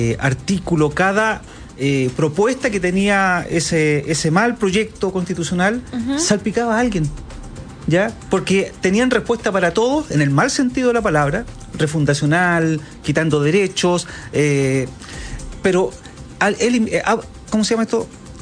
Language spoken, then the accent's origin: Spanish; San Miguel, Santiago Metropolitan Region, Chile; Yo nací en San Miguel. Sí, po. Ya cuando me casé, los primeros años viví en San Miguel, después salí, pero toda la vida en el distrito.